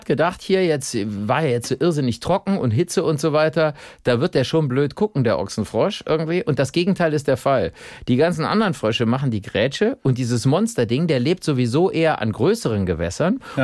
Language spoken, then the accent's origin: German; Rhineland, Germany; Also ich finde aber jetzt so als Rheinländer ist natürlich auch so Milchschlammschulter